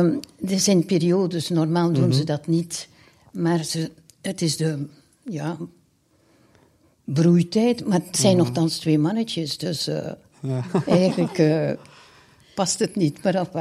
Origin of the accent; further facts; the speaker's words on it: Veurne, West Flanders, Belgium; also born or lived in Ghent; now in Bruges, Belgium; Eigenlijk, ja, ik heb gestudeerd in Gent.